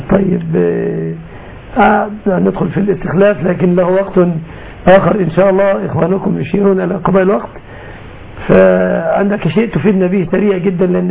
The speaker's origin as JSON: {"language": "Arabic", "country": "Egypt", "said": "بلادنا مصر"}